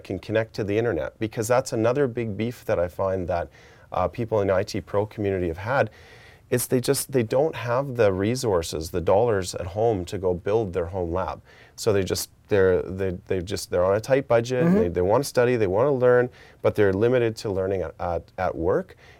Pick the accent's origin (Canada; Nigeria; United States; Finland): Canada; Western Canada; So I grew up in Western Canada. And so there wasn't a testing center that was actually in my hometown.